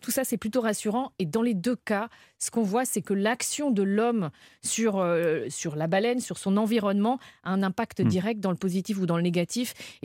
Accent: Brittany, France; le Finistère, là où j'ai grandi

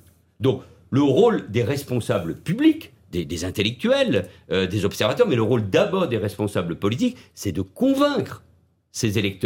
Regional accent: France; je suis français, patriote

